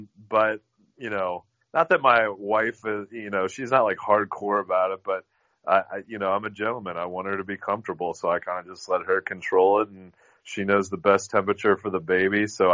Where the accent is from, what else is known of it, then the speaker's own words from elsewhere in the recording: Chicago, Illinois, United States; growing up in Chicago, going to Bulls games, when I was little, it was obviously Michael Jordan.